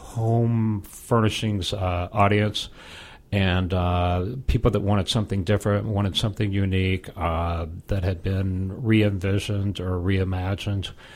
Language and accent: English; Great Plains, United States; I grew up out in the Plains, but I've been here over 30 years, so this is home.